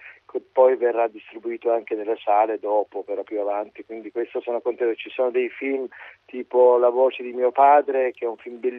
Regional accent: Turkey; Italian is a second language; now in Italy; io sono 37 anni che vivo in Italia, insomma il mio paese, cioè sono

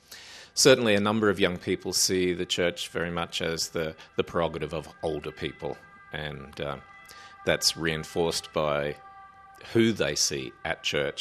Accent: Brisbane, Queensland, Australia; I come from Brisbane in Australia

